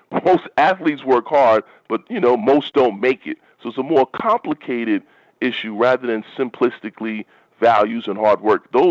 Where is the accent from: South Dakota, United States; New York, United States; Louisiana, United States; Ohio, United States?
New York, United States; Bronx; I grew up in the Bronx in the late 70s, 80s. Baseball was my number one sport. My dad was from St. Thomas, where baseball was their number one sport.